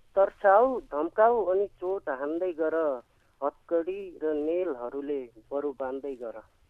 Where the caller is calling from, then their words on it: Sudurpashchim Province, Nepal; हजुर बझाङदेखि हजुर